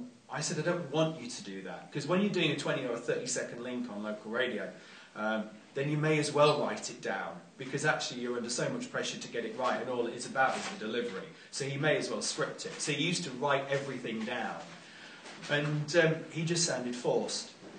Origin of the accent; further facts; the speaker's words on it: Scunthorpe, Yorkshire and the Humber, United Kingdom; I'm from Scunthorpe.